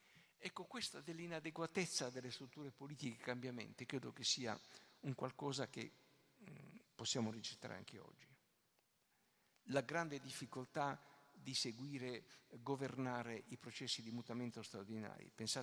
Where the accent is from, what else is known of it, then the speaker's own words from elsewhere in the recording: Apulia, Italy; io sono pugliese, ho frequentato il liceo che era diretto, presieduto dal papà di Luciano Canfora